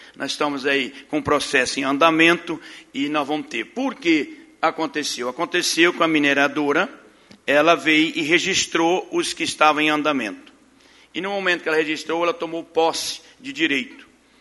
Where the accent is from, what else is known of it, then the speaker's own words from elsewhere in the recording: Itaguaçu, Espírito Santo, Brazil; born there; tenho orgulho de dizer que sou pomerana, não nasci de Santa Maria de Atibá, mas nasci em Itaguaçu, mas hoje sou cidadão santamariense